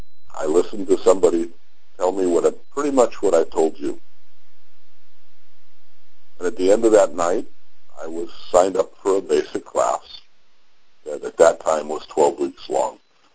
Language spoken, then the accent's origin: English; Los Angeles, California, United States; So, I was born in Los Angeles, was raised in a wealthy family at that time.